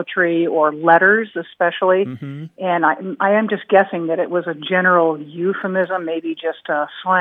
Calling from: San Antonio, Texas, United States; I'm calling from San Antonio, Texas.

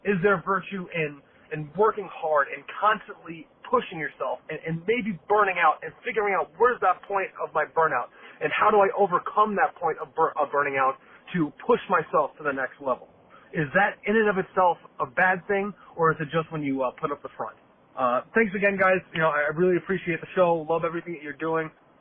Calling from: Milwaukee, Wisconsin, United States; I'm a caller from Milwaukee.

